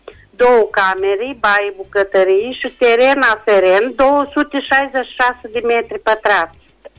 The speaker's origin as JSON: {"language": "Romanian", "town": "Mehadia", "region": "Caraș-Severin", "country": "Romania", "said": "sunt din Mehadia."}